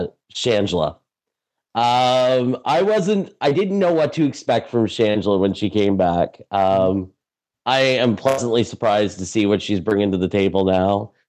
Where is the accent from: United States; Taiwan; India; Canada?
Canada; Oh, my eye roll, as the Canadian on the panel